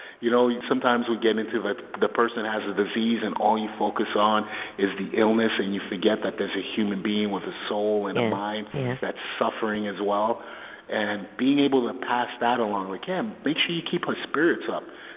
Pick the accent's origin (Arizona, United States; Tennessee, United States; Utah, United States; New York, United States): New York, United States; New York City; also born or lived in Port-au-Prince, Haiti; I'm from Port-au-Prince, Haiti, and I grew up in New York City during a rough time in the 70s and 80s in New York City.